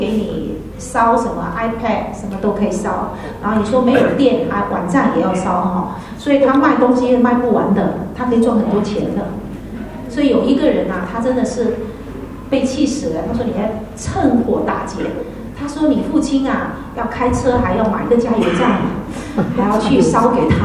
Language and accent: Chinese; Zhangzhou, Fujian, China; born there; 我是在出生在福建的漳州哈，漳州这个城市